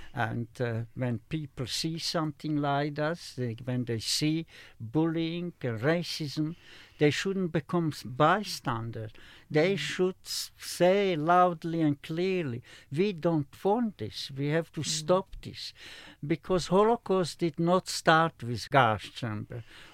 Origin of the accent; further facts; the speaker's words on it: Slovakia; born there; English is a second language; in my own country, I was born in Slovakia.